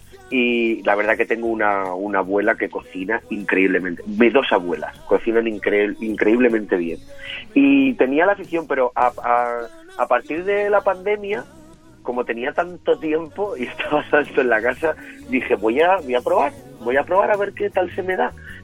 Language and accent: Spanish; Castilla-La Mancha, Spain; soy medio manchego y medio gaditano ya, porque yo creo que es el 8º año ya